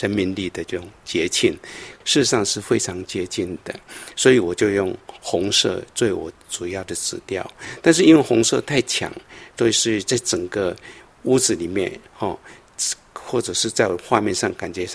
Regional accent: Taiwan; 所以我小时候在台湾也是一样

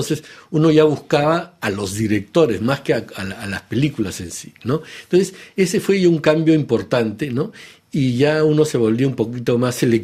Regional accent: Peru; en el Perú mismo, de donde vengo, ya simplemente desaparecieron todos los cines de barrio

